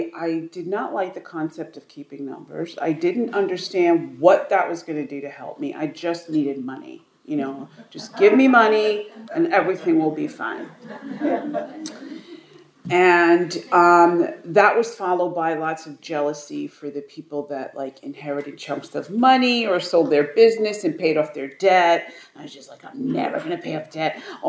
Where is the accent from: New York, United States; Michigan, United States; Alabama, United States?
New York, United States; I'm from New York.